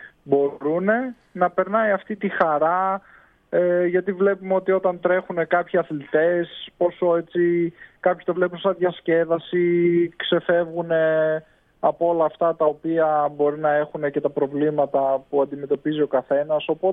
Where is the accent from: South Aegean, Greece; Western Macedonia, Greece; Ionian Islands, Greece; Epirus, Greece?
Epirus, Greece; Ioannina; είμαι για μία εβδομάδα ξεκούραση πίσω στον τόπο μου, στα Ιωάννινα.